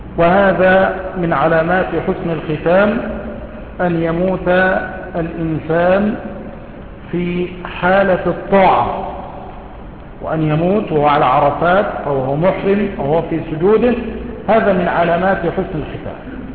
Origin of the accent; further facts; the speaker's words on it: Egypt; وهي قليلة عندنا في مصر